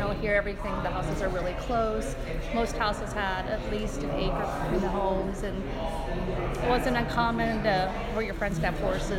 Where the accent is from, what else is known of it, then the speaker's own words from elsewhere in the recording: Sabetha, Kansas, United States; born there; I was born in Sabetha, Kansas, in May of 1969.